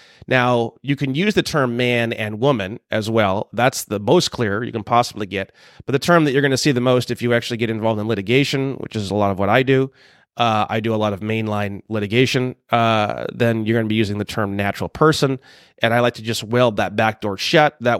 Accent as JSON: {"language": "English", "region": "Indiana", "country": "United States", "said": "And I don't know, you know, but I'm from Indiana. It's pretty easy to get mine."}